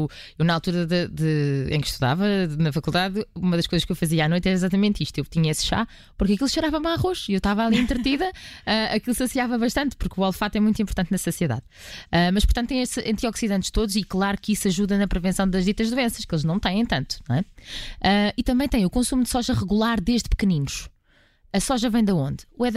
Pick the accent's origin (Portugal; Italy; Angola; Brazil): Portugal; somos portugueses, gostamos de pepino